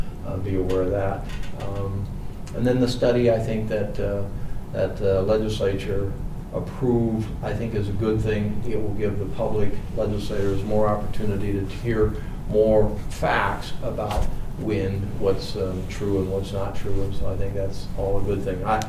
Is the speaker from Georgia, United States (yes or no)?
no; Tioga, North Dakota, United States; I grew up in Tioga, you know, that's doing pretty well.